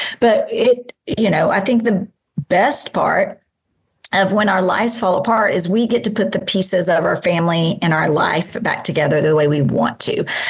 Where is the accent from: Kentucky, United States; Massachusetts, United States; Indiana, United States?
Kentucky, United States; I was born and raised in Kentucky, so I'm a UK Wildcats fan, but more basketball than college football.